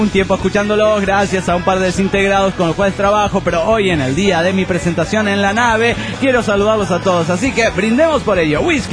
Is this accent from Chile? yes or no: yes; Chile; now in Argentina; ni él ni yo somos los primeros chilenos en estas tierras argentas, ya que esta provincia recibió a muchos chilenos